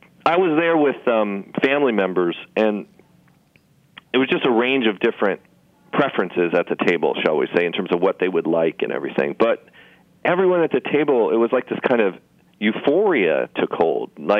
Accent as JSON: {"language": "English", "town": "Los Angeles", "region": "California", "country": "United States", "tie": "born or raised there", "lives_now": "New York, United States", "said": "I grew up in Los Angeles. I have friends from California coming to New York all the time"}